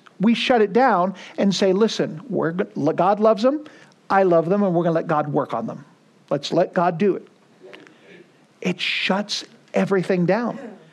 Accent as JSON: {"language": "English", "country": "United States", "said": "We've had worse days. We're just American spoiled."}